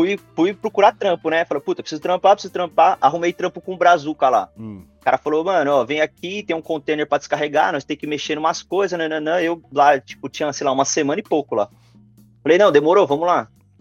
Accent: Santo André, São Paulo, Brazil; Sou de Sampa também, Santo André.

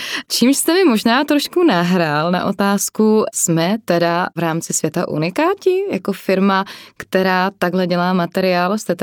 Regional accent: Silesia, Czechia; My jsme tomu u nás ve Slezsku říkali nepodárky.

